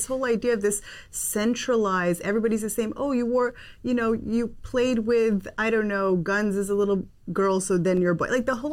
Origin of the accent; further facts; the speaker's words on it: United States; born there; because I was born in the States.